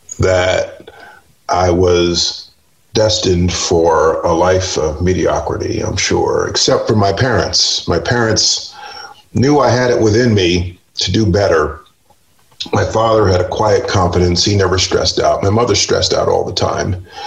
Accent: Wappingers Falls, New York, United States; I was 5 or 6. We moved upstate to the Hudson Valley to a little town called Wappingers Falls, New York.

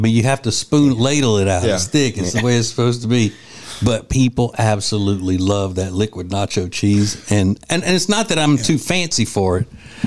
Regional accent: Winfield, Louisiana, United States; That's the way the people in my hometown of Winfield, Louisiana would say somebody's addicted.

